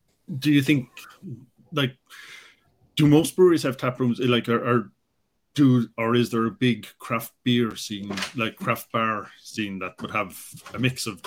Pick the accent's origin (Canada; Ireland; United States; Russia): Ireland; I'm Irish. I mean, that's four times the population of the whole country over here, just in the city.